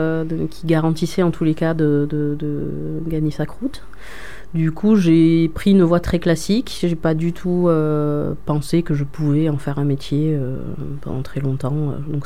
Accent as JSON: {"language": "French", "town": "Figeac", "region": "Occitanie", "country": "France", "tie": "born or raised there", "said": "Alors, moi, j'ai grandi à Figeac."}